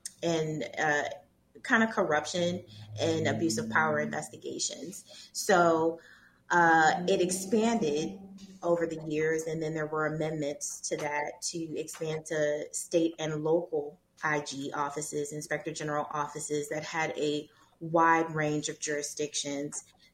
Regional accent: Baltimore, Maryland, United States; But I hail all the way from Baltimore, Maryland, originally military brat

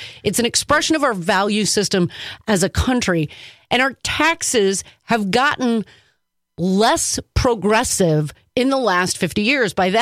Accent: Wauwatosa, Wisconsin, United States; I was raised in the Catholic Church and attended a little parish called St. Pius X on the near northwest side of Milwaukee, technically in Wauwatosa. And I grew up in St. Pius X Catholic Parish.

